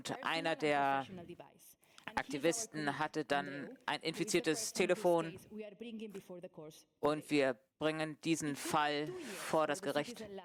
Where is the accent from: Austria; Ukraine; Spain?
Spain; Barcelona, Catalonia; Und ich bin aus Spanien, aus Barcelona.